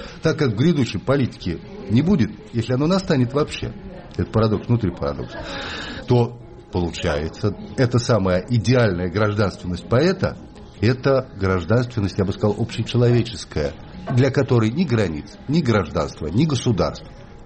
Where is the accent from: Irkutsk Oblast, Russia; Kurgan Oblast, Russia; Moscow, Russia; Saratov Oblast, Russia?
Saratov Oblast, Russia; Saratov; родившись в Саратовской области и живя в городе Саратове, провинциальном большом, закрытом городе, промышленном